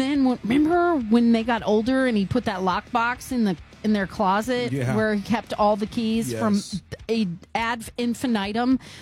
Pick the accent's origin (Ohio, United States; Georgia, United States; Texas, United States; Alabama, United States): Texas, United States; I grew up mostly in Texas, and we went barefoot everywhere.